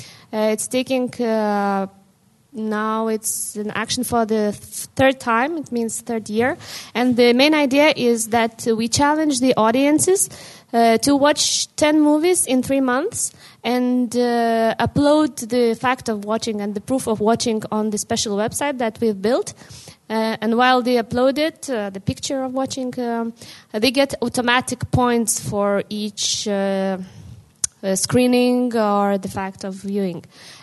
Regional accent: Vilnius, Vilnius County, Lithuania; I come from Lithuania, Vilnius.

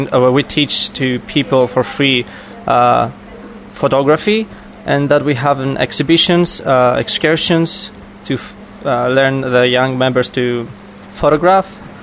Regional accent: Thessaloniki, Central Macedonia, Greece; I'm 25 years old. I'm coming from Thessaloniki, Greece.

